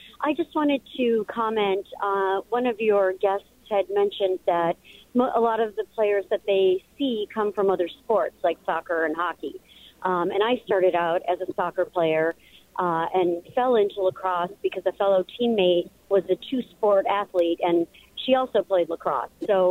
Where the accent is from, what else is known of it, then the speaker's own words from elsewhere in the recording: East Coast, United States; now in Wisconsin, United States; I grew up on the East Coast, and I'm a transplant, so I'm happy to see it growing here.